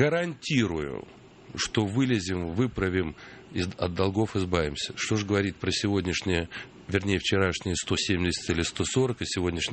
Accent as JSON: {"language": "Russian", "region": "Moscow", "country": "Russia", "tie": "born or raised there", "also_born_or_lived": "Tashkent, Uzbekistan", "said": "сказать, что это мой родной город, вот в этом смысле, ну, наверное, вряд ли. Все-таки скорее Москва. Я ведь уехал в 66-м году из Ташкента, еще учась в третьем классе"}